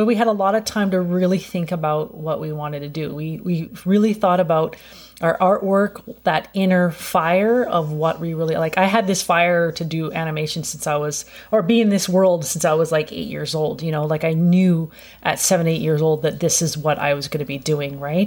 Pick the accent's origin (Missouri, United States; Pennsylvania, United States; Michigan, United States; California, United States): California, United States; Los Angeles; Maybe it's because I'm from Los Angeles and you kind of get more of that kind of exposure, right?